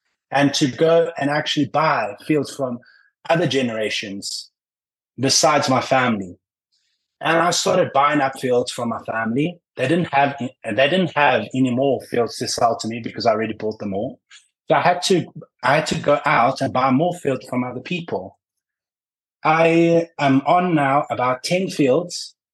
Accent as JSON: {"language": "English", "country": "Greece", "tie": "born or raised there", "also_born_or_lived": "South Africa", "said": "I started in South Africa. I was born in South Africa and I moved to Greece very young."}